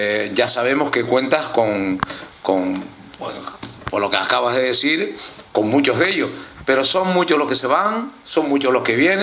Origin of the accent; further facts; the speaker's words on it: Canary Islands, Spain; Pero hay una cosa que por lo menos a mí como tinerfeño me duele